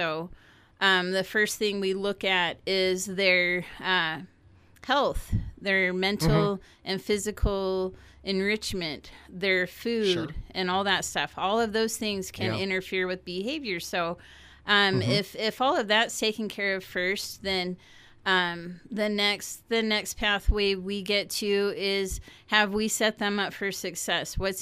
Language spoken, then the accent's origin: English; South Lake Tahoe, California, United States; Well, I grew up in South Lake Tahoe, where they were exceptional with the snow clearing.